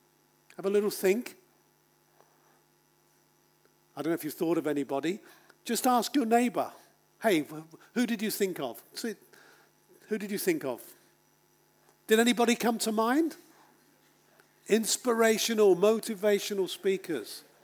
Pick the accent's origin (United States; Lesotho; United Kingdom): United Kingdom; England; I'm a Brit, I'm from England.